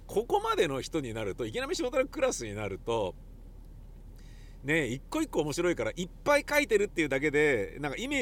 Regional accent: Nakano, Tokyo, Japan; 確かに僕中野区高円寺で生まれましたけれど、中野区大和町で生まれましたけれど、生まれ育ちましたけれど

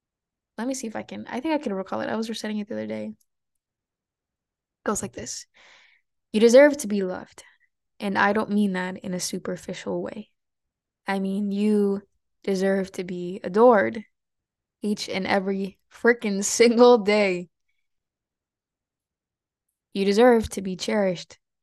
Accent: Mexico; accent: Mexican; Sorry, guys, my Mexican accent is gonna keep coming out in English because I've been speaking a lot of Spanish.

